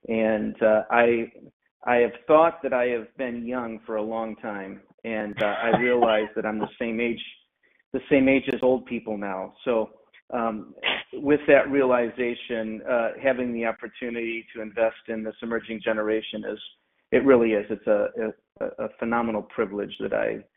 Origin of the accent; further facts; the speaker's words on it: Ohio, United States; also born or lived in Michigan; Well, I was born in Michigan, raised in Ohio